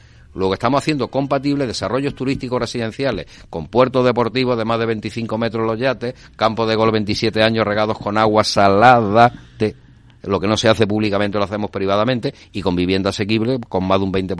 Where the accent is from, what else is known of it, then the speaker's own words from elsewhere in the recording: Torrox, Andalusia, Spain; cada cual presumimos y somos de un municipio como es Torró, y lo digo por Fitur, no por hacer publicidad a mi pueblo, que lo llevo en el corazón siempre, vengo de allí esta mañana.